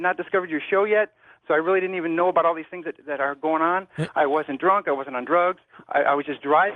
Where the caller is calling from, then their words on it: South Bend, Indiana, United States; calling from South Bend, Indiana.